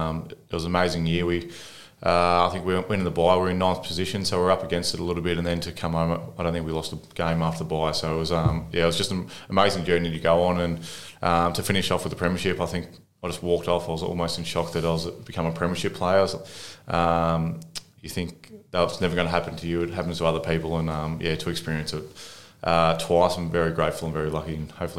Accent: Sorrento, Victoria, Australia; also born or lived in Gold Coast; so I'm originally from Sorrento, so I played on my junior footy down there

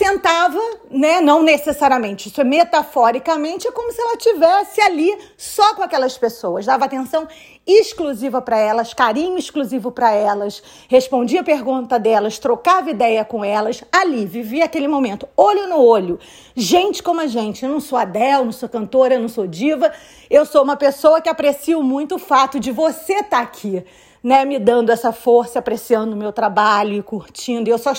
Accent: Brazil; Eu falei, eu sou do Brasil. Ela começou a rir, meu Deus, outro brasileiro, porque tinham outros brasileiros no evento.

